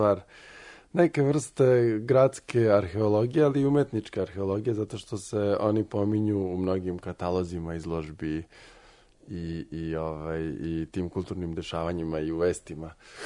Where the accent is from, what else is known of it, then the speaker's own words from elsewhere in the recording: Belgrade, Serbia; odrastao sam na Dorćolu